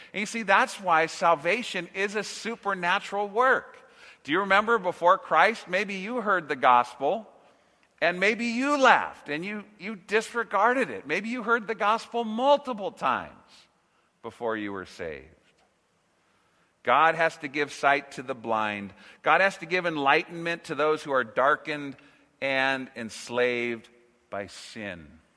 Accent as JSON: {"language": "English", "region": "California", "country": "United States", "tie": "born or raised there", "said": "You see, I grew up in Southern California. I've really lived here most all of my life"}